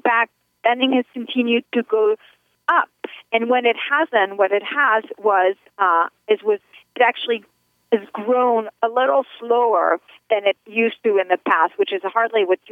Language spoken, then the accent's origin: English; France; I'm also an American, but yes, I am French.